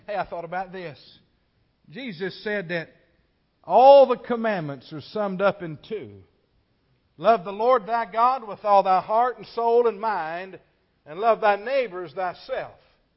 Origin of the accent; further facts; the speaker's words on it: Kentucky, United States; I'm from Kentucky, I could make up words.